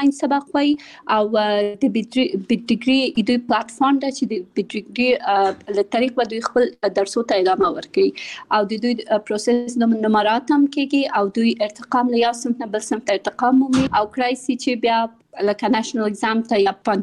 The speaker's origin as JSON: {"language": "Pashto", "region": "Kabul", "country": "Afghanistan", "tie": "born or raised there", "also_born_or_lived": "Pakistan", "said": "د ملیه اکاډمي بنسټ ایښودونکې یم. زه په کابل کې زیږیدلې یم او خپل ابتدایي تعلیمات مې په پاکستان کې کړی او بیا ثانوي او بیرته پوهنتون مې په کابل کې ویلی ده."}